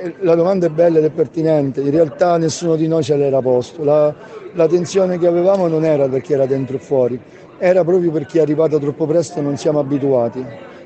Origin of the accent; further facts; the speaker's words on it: Sicily, Italy; Guarda, sono siciliano come te